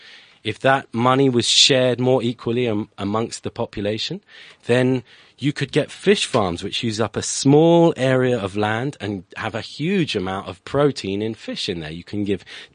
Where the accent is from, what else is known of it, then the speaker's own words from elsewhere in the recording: United Kingdom; also born or lived in France; I'm British, but it is a French name.